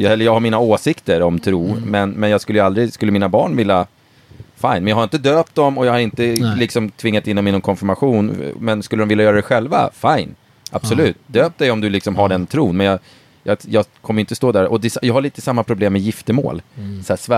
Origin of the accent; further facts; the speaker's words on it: Norrtälje, Stockholm County, Sweden; Jag kommer från Norrtälje.